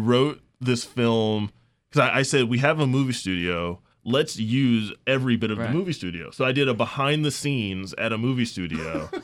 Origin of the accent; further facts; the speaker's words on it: Richmond, Virginia, United States; Okay, so I grew up in Richmond, Virginia, and when I was younger, I always wanted to be loved telling stories.